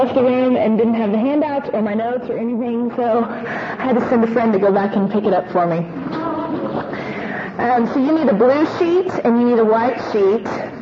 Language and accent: English; Oklahoma City, Oklahoma, United States; I'm originally from Oklahoma City